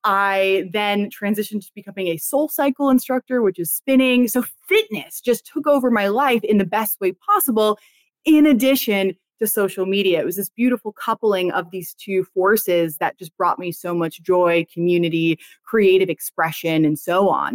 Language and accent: English; New York City, New York, United States; And I grew up in New York City. I graduated and went off to college in Los Angeles.